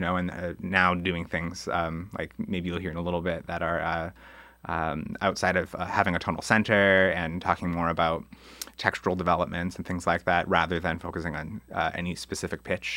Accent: Grand Rapids, Minnesota, United States; also born or lived in Kenora, Canada; I was born in Kenora, Ontario. My whole family's Canadian. But when I was five, my dad took a job just temporarily in Grand Rapids, Minnesota, working at a paper mill. And we just thought we'd live there for 2, maybe 3 years. And we ended up staying there over a decade.

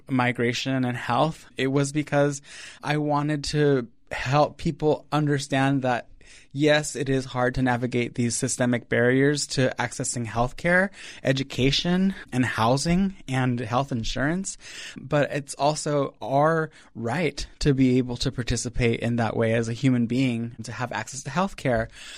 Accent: Modesto, California, United States; like growing up in Modesto, California, and also having experienced family come and go from Mexico to the U.S.

